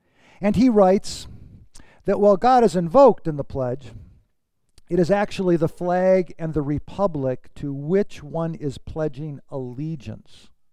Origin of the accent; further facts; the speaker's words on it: United States; I am thankful I'm American.